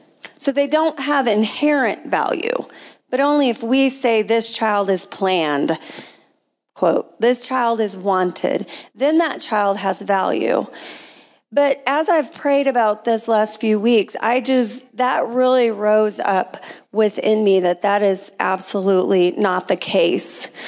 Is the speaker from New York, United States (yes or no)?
no; Kansas, United States; I was born in 1970. Abortion was actually legal in my home state of Kansas, but my parents somehow found the courage to choose life. It was a small town